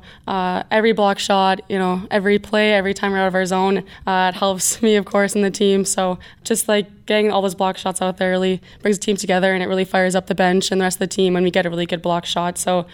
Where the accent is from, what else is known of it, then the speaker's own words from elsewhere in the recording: Steinbach, Manitoba, Canada; also born or lived in Lonsdale / The Pas / Stonewall; now in Bemidji, United States; I grew up in Steinbeck, moved to Lonsdale, Manitoba, then the Paw, Manitoba, then back to Stonewall, and now Bemidji.